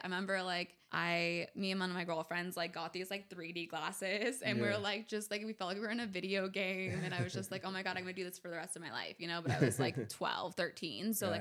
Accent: San Diego, California, United States; So I grew up in Pacific Beach.

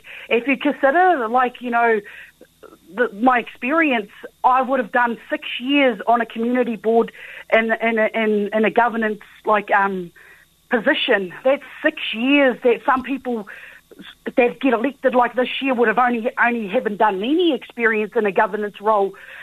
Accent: Taupiri, Waikato, New Zealand; Born and bred in Taupiri. My whānau live in Taupiri. We've got a homestead in Taupiri. So, yeah, Taupiri is where I come from.

